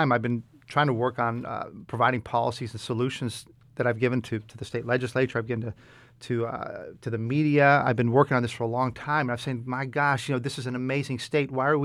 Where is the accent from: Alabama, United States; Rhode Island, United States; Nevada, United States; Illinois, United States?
Illinois, United States; But I am from Cook County. My running mate's from Cook County.